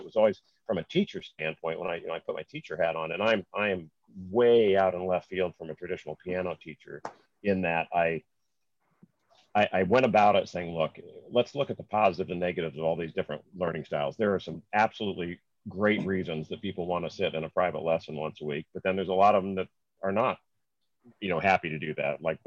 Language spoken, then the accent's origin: English; Indianapolis, Indiana, United States; I'm actually from Indianapolis, Indiana, not Annapolis, Maryland.